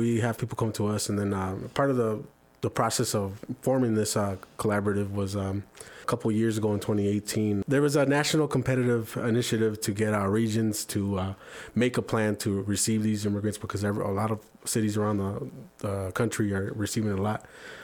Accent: California, United States; now in Grand Rapids, United States; my parents are immigrants, and we came from California where there was a little bit more of a outreach for Hispanic people. And when we moved here to Grand Rapids in 91, we were kind of on our own.

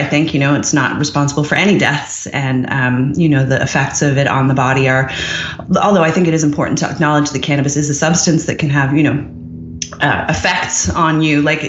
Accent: Newfoundland and Labrador, Canada; also born or lived in Montreal / Ireland / United Kingdom / Seattle; I grew up in Newfoundland when I was 13 or 14, I think was the first time that, you know, someone handed me a joint at a party.

